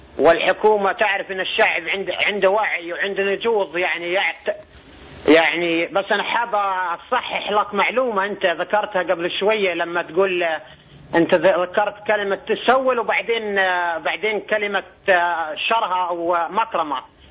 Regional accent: Saudi Arabia; احنا الشعب السعودي نطالب من السعوديه معاقبتهم

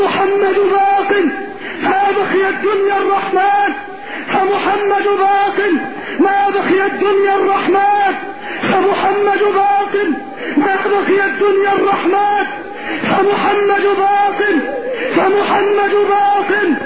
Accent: Egypt; اللهم اجعل بلدنا مصر بلد الأمن والأمان، اللهم اجعل مصرنا بلد الأمن والأمان.

